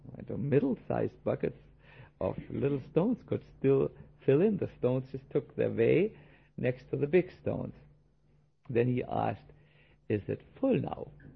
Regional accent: Germany; English is a second language; We come from Germany, and I will now give you a little verse from the Goethe poet.

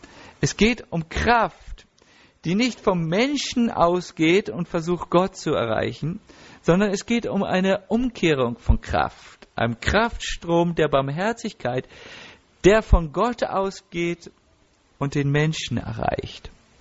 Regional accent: Northern Germany, Germany; ich komme aus Norddeutschland, da kennt man nur solche Worte.

